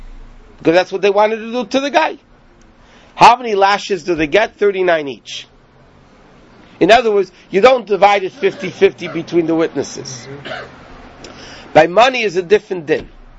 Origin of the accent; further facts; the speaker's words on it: Chicago, Illinois, United States; I'm a Chicagoan.